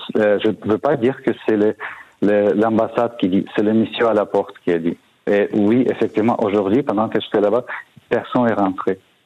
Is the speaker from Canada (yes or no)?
yes; Canada; j'ai présenté mon passeport, je dis que je suis canadien